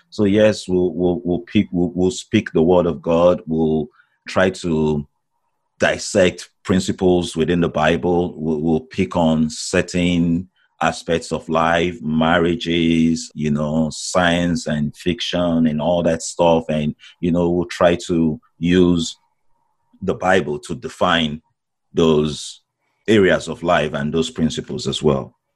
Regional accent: Nigeria; now in United States; I grew up in Nigeria and been living out in the States here for almost 2 decades now. Yeah, coming up on 17 years, I think.

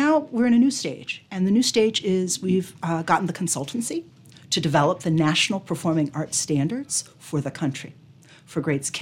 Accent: Chicago, Illinois, United States; So as a Chicagoan, as an American, much in the shadow of my aunt, I was afforded an incredible opportunity to come here my entire life.

